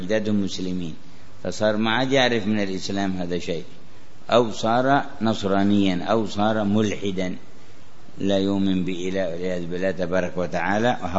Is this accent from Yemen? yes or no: yes; Yemen; وبعض الصالحين في بعض المناطق هنا عندنا في اليمن